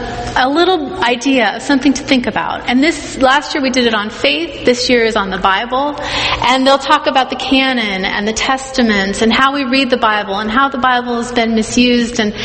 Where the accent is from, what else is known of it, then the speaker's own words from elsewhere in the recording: California, United States; And growing up in California, this was a really big part of my historical identity.